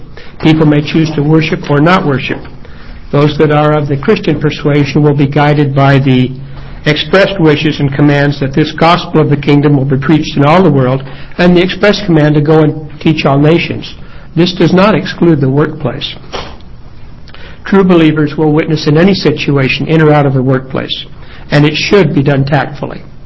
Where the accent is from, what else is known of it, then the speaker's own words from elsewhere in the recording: Fall Creek, Oregon, United States; I'm from Fall Creek, Oregon.